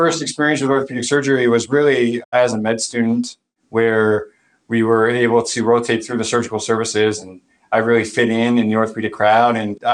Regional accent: Menomonee Falls, Wisconsin, United States; I was born and raised just outside of Milwaukee in Menominee Falls. So hopefully some people in Stoughton are familiar with the area.

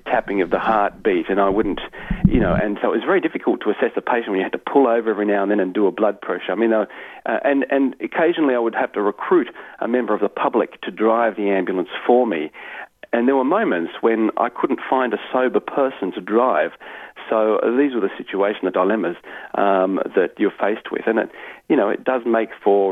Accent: Australia; being Australian, we don't really have private ambulance services down here

